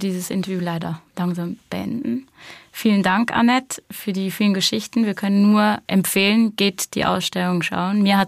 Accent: England, United Kingdom; Ich bin Engländerin.

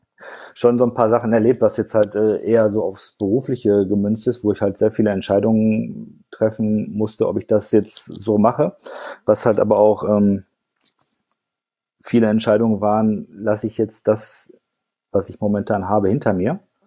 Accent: North Rhine-Westphalia, Germany; dadurch, dass ich halt im Ruhrgebiet aufgewachsen bin

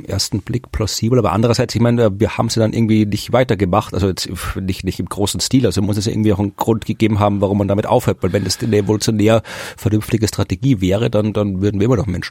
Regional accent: Austria; Aber ich bin Österreicher, ja.

